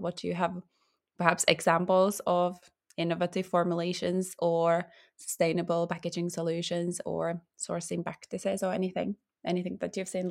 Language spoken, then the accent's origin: English; Finland; I'm personally from Finland, and we do have a lot of that forest